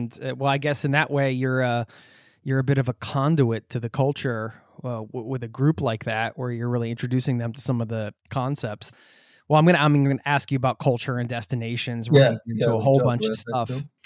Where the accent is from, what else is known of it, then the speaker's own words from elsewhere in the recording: United States; now in Norway; You know, I live in Norway and I'm from the States.